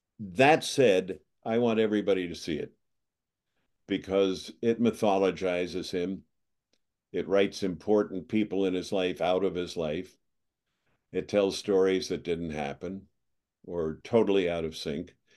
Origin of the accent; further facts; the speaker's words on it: United States; It doesn't concern me. I'm an American, and I try to stay out of other people's business.